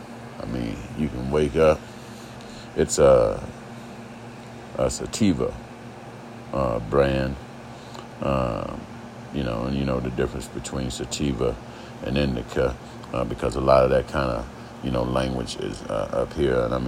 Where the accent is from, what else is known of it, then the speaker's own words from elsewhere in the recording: Omaha, Nebraska, United States; So like I say, I hail from Nebraska. Omaha is a city. Ain't many of us there.